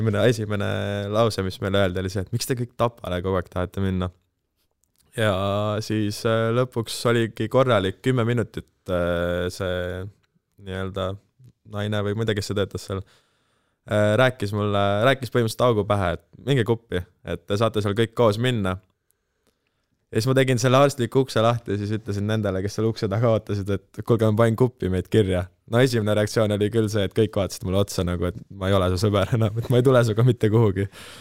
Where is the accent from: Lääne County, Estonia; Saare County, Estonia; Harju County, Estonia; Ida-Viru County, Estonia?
Harju County, Estonia; Tallinn; Olen Tallinnast, õppisime teiste kamraadidega Tallinna 21. koolis.